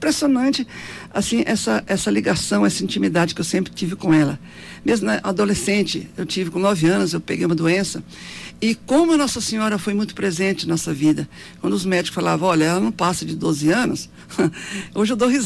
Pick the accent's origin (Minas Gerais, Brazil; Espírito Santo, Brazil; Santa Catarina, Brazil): Minas Gerais, Brazil; Campina Verde; born there; Não. Eu nasci numa cidade chamada Campina Verde.